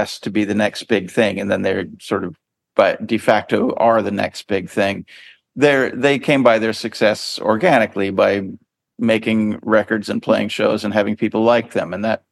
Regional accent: United States; I'm American. I've spent most of my productive life in America.

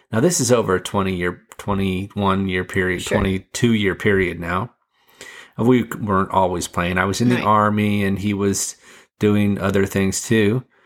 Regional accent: Fiji; I came from Fiji. See, the thing is, in Fiji, Christmas Day is not that big a deal. It's Boxing Day.

